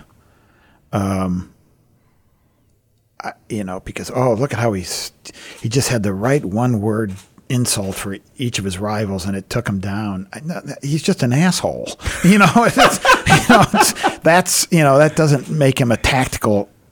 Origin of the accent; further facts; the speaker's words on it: Midwest, United States; I grew up in the Midwest. My mom was a grade school teacher.